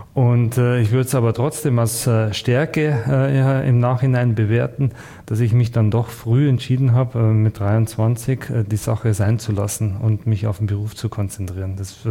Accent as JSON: {"language": "German", "town": "Bruckmühl", "region": "Bavaria", "country": "Germany", "tie": "born or raised there", "said": "Ich bin gebürtiger Bruckmühler, ja, also bei Bad Aibling."}